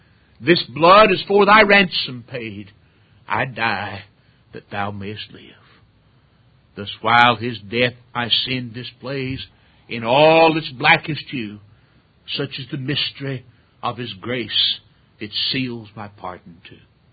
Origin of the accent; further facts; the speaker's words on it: the South, United States; you can't much tell it from my accent, so I have to tell folks everywhere I go, I'm a Southerner.